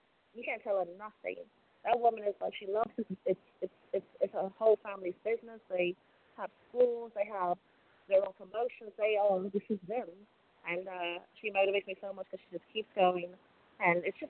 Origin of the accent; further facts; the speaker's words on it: England, United Kingdom; when I go back and have my first match in my home country of England